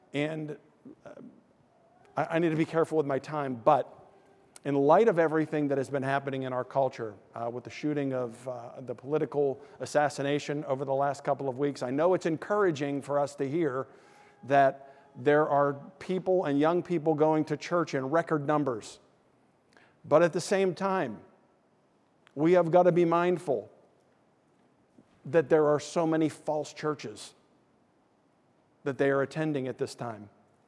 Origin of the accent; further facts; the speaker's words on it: Aliquippa, Pennsylvania, United States; I grew up in Hopewell Township in Aliquippa, and there were some dark things that happened in Aliquippa this past weekend.